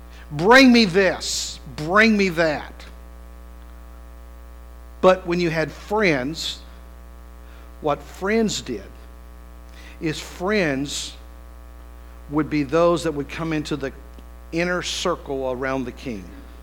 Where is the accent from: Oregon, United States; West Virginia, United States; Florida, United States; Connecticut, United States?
West Virginia, United States; You got to remember, I'm from West Virginia.